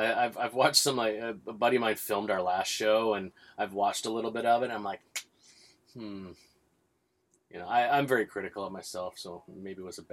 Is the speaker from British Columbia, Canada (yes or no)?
yes; Vancouver, British Columbia, Canada; I'm Canadian. I'm from Vancouver, and I'm in Switzerland